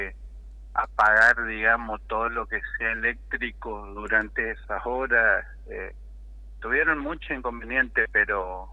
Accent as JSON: {"language": "Spanish", "region": "Corrientes", "country": "Argentina", "said": "Yo soy de Corrientes Capital"}